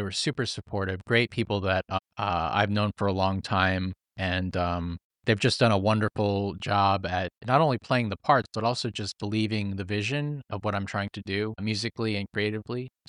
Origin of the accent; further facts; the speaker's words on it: Queens, New York, United States; And this was in the city and we're from Queens.